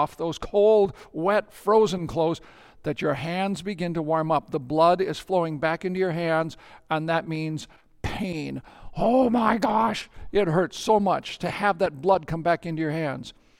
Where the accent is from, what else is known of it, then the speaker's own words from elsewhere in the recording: North Dakota, United States; I was raised in North Dakota in a pastor's house. And when you are 4 and 5 and 6 years old as a boy in North Dakota, oh my gosh, what this means is snow.